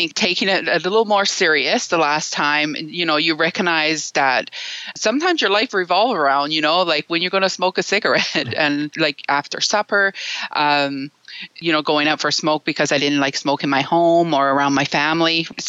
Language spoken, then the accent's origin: English; Newfoundland and Labrador, Canada; I'm originally from Newfoundland. I was born and raised there. I've been here quite a few years, though. I'm married and have two children